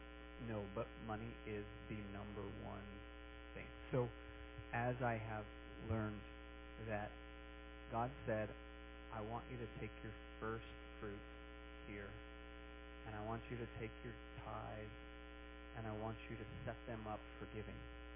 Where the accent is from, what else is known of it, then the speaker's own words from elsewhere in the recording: United States; I'm American. I want to live on 100%. I'm American.